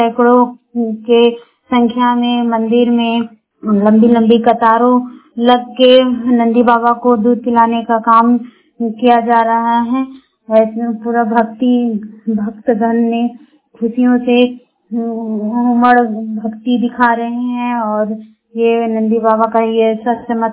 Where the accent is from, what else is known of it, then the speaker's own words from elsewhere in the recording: Barkagaon, Jharkhand, India; बड़कावां प्रखंड की रहने वाली हूँ।